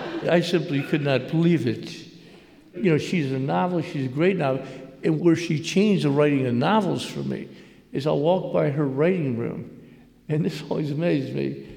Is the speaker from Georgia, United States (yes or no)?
yes; Atlanta, Georgia, United States; also born or lived in Buford, South Carolina; From the day I was born in Atlanta, Georgia, at the Atlanta Naval Air Station, until I was 15, moving into Buford, South Carolina, we had moved 23 different times.